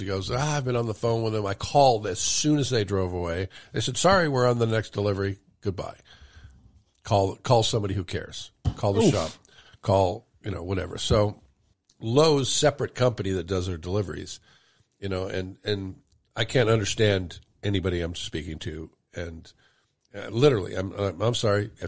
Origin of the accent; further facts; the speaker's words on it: United States; I'm American.